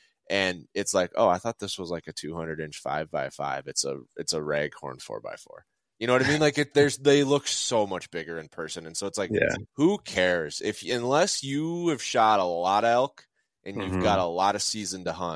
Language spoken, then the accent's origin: English; Minnesota, United States; So I'm from Minnesota, which is like Canada compared to you.